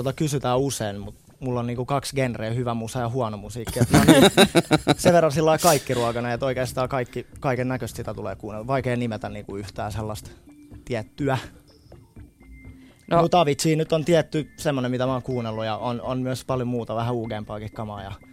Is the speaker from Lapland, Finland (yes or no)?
no; Suomenlinna, Uusimaa, Finland; Mä tunnen Alexandran siis oikeastaan Suomenlinnan ajoilta, kun mä oon sieltä kotoisin